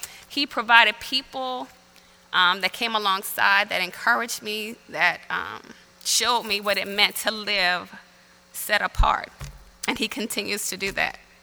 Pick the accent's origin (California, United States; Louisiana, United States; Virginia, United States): Louisiana, United States; New Orleans; accent: New Orleanian; that I am not from these parts, and maybe you've heard my little New Orleanian accent at times, but I am from New Orleans, and I grew up Catholic.